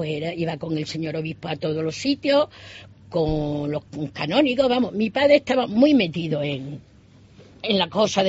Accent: Cáceres, Extremadura, Spain; yo y mi familia, creo que de las pocas cacereñas que hay

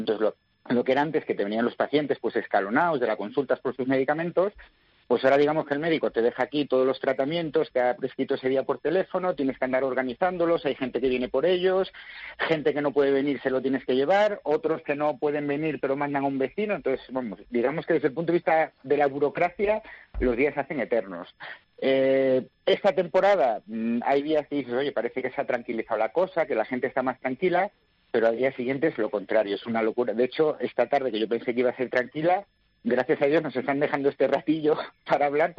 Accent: Cabrillanes, Castile and León, Spain; Yo, por ejemplo, en mi pueblo, en Cabrillanes, lo único que queda, es el ayuntamiento, el médico, la farmacia y un bar.

